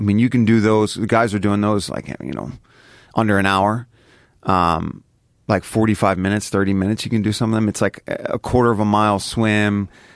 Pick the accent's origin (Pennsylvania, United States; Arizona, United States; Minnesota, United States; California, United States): Pennsylvania, United States; Philadelphia; like, I grew up in South Philly.